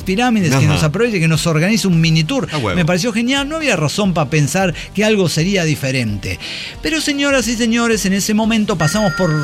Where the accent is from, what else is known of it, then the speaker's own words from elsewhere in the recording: Ciudad Juárez, Chihuahua, Mexico; accent: Juárez; Obviamente nos nota que no somos de ahí, por nuestro acento juarense